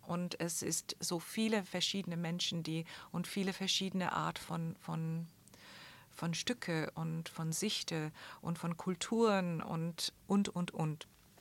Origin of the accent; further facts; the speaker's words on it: Toronto, Ontario, Canada; German is a second language; moved away as an adult; Ich komme aus Toronto oder ich bin da für die erste 25 Jahre meines Lebens und habe ich einen großen Bezug zu dieser Stadt.